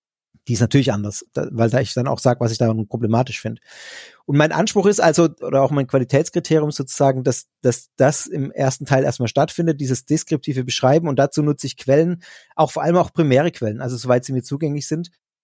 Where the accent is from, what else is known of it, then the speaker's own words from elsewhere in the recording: Pforzheim, Baden-Württemberg, Germany; Pforzheim ist meine Heimatstadt.